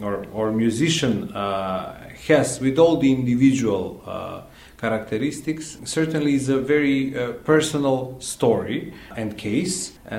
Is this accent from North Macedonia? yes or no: yes; North Macedonia; English is a second language; now in Romania; Now we are in Romania. I'm from Macedonia, and the historical background of constant struggle, I would say, helps the intensity of emotions in general in life.